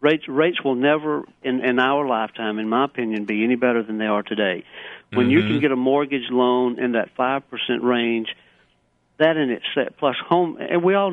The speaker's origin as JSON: {"language": "English", "town": "Boonville", "region": "Mississippi", "country": "United States", "tie": "born or raised there", "said": "Boonville is my hometown, correct, Prentice County."}